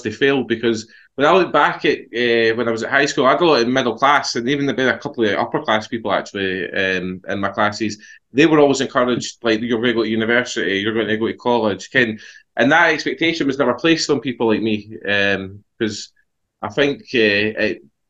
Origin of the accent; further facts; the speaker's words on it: Bonnyrigg, Scotland, United Kingdom; I think I was born in Edinburgh, but yeah, Bonnyrigg, that's where I've lived in Bonnyrigg all my life, just outside Edinburgh.